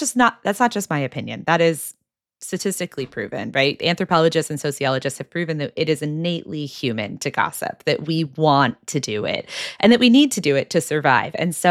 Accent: Texas, United States; the short version of it is that I was raised evangelical in Texas

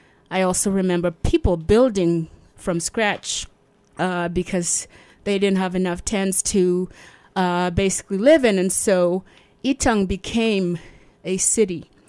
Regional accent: South Sudan; And since I'm from the Dinka tribe, and we had to go back to my grandmother's village, we couldn't stay there because all of a sudden our village was being attacked.

